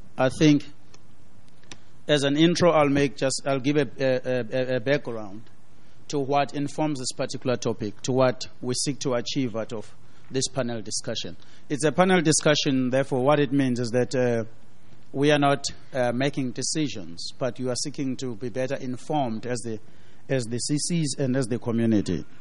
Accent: South Africa; and I'm from South Africa

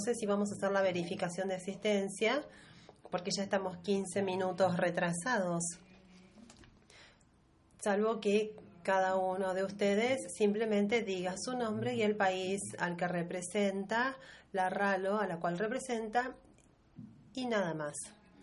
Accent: Argentina; soy el presidente actual de la CRALO, soy de Argentina.

